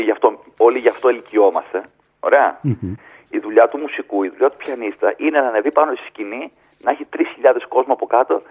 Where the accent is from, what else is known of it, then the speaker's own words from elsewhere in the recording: Thessaloniki, Central Macedonia, Greece; εμείς οι Έλληνες, και εγώ ιδιαίτερα που είμαι και, είναι και ο χαρακτήρας μου τέτοιος και είμαι και από τη Θεσσαλονίκη